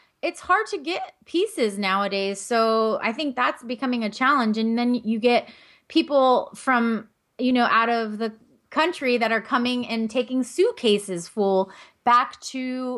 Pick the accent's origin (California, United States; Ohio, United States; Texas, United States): California, United States; Los Angeles; now in Santa Barbara, United States; I live in Santa Barbara. I'm from Los Angeles.